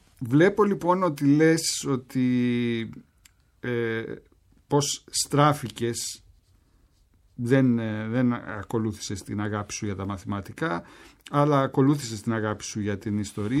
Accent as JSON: {"language": "Greek", "town": "Athens", "region": "Attica", "country": "Greece", "tie": "born or raised there", "also_born_or_lived": "Crete", "said": "Εγώ ως παιδί της Κυψέλης, Κυψελιώτης, έχω γεννηθεί στην Κρήτη, αλλά μεγάλωσα στην Κυψέλη κυρίως."}